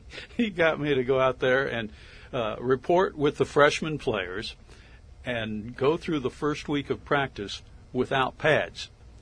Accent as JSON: {"language": "English", "town": "North Augusta", "region": "South Carolina", "country": "United States", "said": "And Bill Hartman says to me, where are you from, son? And I said, North Augusta."}